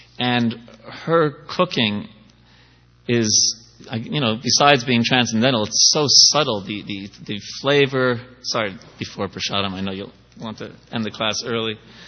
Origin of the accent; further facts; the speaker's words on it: New York City, New York, United States; I wouldn't know. I'm from New York City.